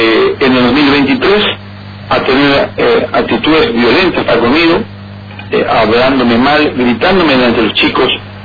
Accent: El Dorado, Misiones, Argentina; now in Posadas, Argentina; Después vinimos a Posadas a instalarnos ya, yo porque soy acá, soy oriundo de Misiones, sí, de la ciudad del Dorado, pero me quise instalar en Posadas porque quería desarrollarme en una ciudad más grande.

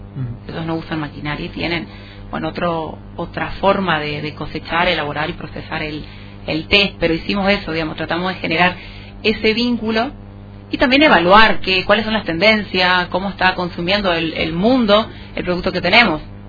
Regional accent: El Soberbio, Misiones, Argentina; desde chiquitita a los 14 años, yo soy del Soberbio.

